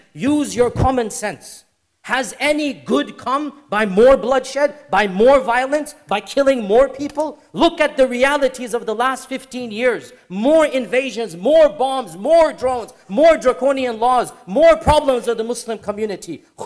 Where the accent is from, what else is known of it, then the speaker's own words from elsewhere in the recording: United States; I am an American and I criticize my own country, perhaps one of the most vocal.